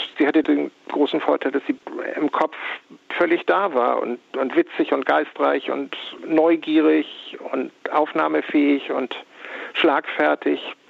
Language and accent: German; Germany; now in United Kingdom; Wir sind beide Deutsche, die nach England gekommen sind. Ich bin als EU-Bürger hergekommen unter schönen Umständen